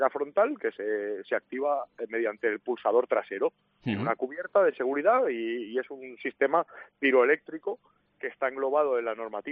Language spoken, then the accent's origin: Spanish; Alfafar, Valencian Community, Spain; now in Chirivella, Spain; Sí, soy de Chirivella. Bueno, soy de Alfafar en realidad, pero vivo en Chirivella.